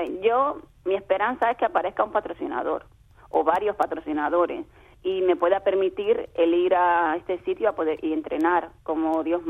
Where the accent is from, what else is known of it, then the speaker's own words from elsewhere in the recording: Cuba; moved away; Yo soñaba con salir de Cuba y salí de Cuba.